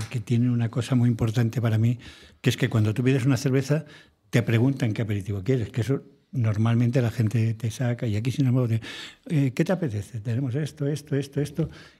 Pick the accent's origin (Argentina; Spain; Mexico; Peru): Spain; Galicia; yo, como soy gallego, pues por eso te lo digo.